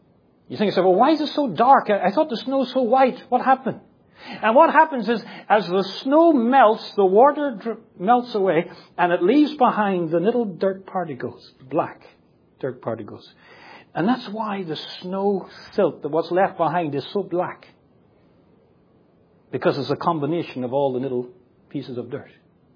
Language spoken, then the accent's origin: English; Ireland; now in Singapore; And all my relatives sent me pictures from Ireland, from my hometown, of the big drop of snow that they had.